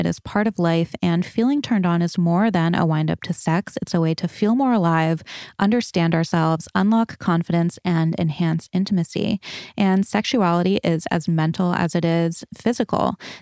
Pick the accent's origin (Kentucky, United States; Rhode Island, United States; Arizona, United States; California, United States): Rhode Island, United States; I grew up in Rhode Island, really had everything, had a lot of opportunities and had a lot going on.